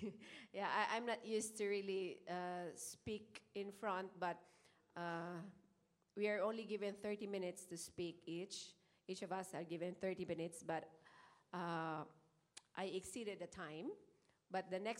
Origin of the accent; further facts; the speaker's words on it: Philippines; I'm Filipino, so we have different values, we have different beliefs, and also a very different culture.